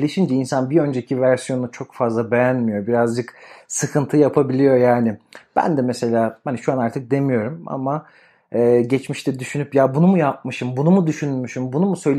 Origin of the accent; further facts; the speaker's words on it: Ankara, Turkey; Nasıl ben de Ankaralıyım yani.